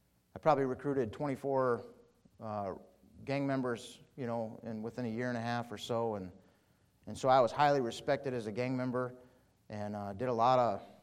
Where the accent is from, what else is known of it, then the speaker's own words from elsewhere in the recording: Chicago, Illinois, United States; now in Michigan; I'm from the Chicago area. My wife's from the Detroit area. I met her when I moved to Michigan.